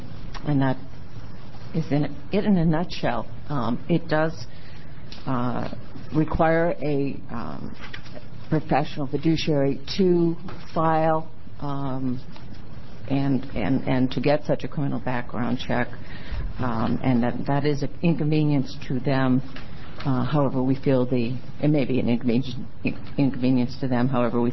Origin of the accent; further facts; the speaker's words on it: Portland, Oregon, United States; from Portland, Oregon, elder law attorney